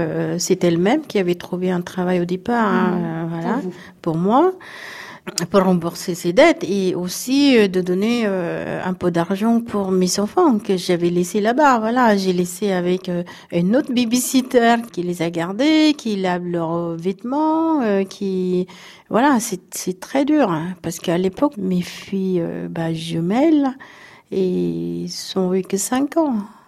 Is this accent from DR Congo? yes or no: no; Philippines; French is a second language; now in France; J'étais arrivée de Philippines, c'était en novembre 1994. En fait, tout d'abord, aux Philippines, on pense que futur des enfants, avoir des vies meilleures.